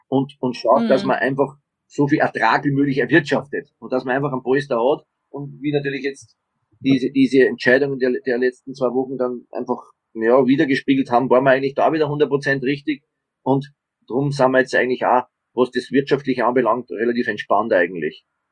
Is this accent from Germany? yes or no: no; Austria; bei uns in Österreich heißt das immer Hausverstand